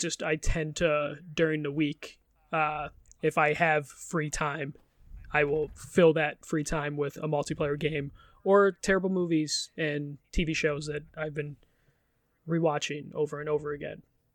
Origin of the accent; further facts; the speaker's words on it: Chicago, Illinois, United States; I'm from Chicago.